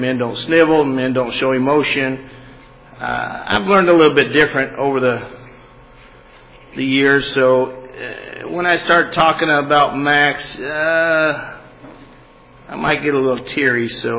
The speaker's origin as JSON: {"language": "English", "region": "Madeira", "country": "Portugal", "tie": "born or raised there", "said": "going back to our home where we grew up in Madeira next week."}